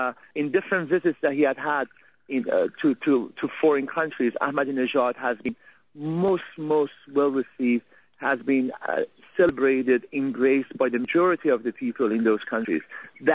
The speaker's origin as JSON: {"language": "English", "country": "Iran", "said": "the minute they found out I was from Iran, really they all embraced me, they shook my hands, and they congratulated me as an Iranian."}